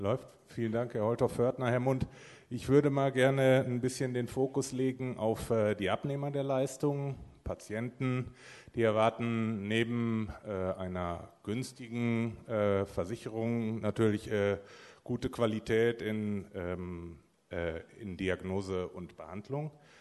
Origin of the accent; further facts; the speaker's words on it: North Rhine-Westphalia, Germany; ich komme aus dem Sauerland